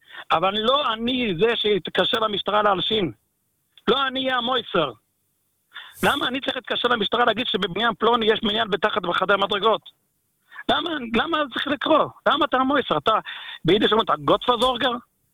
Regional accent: Bnei Brak, Tel Aviv District, Israel; מה שאני מכיר את בני ברק, אני לא בני ברקי עכשיו, הייתי בתור ילד.

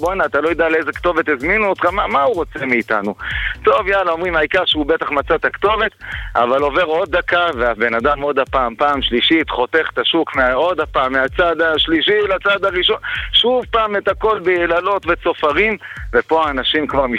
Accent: Jerusalem, Jerusalem District, Israel; הסיפור שלי הוא ממש מדהים, אני מירושלים, והסיפור הוא גם על ירושלים.

